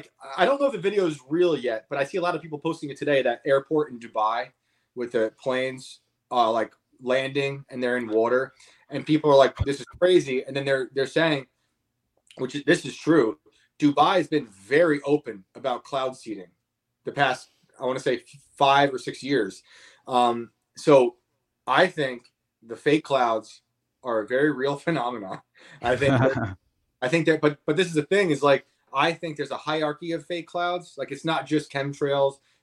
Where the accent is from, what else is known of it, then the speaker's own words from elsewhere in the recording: New York, United States; You know, I grew up on the in the Hudson Valley, New York power plant